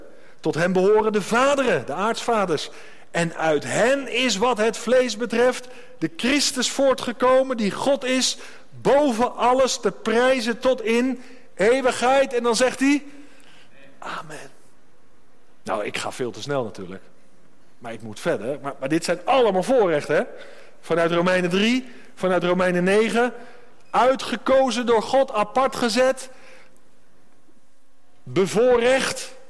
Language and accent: Dutch; Netherlands; Ja, wij zijn logisch toch als Nederlanders.